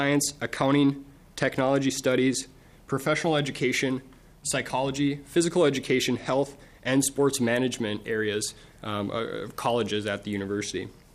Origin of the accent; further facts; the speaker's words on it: Montevideo, Minnesota, United States; I grew up in Montevideo, Minnesota. It's a small agricultural community in the southwest part of the state.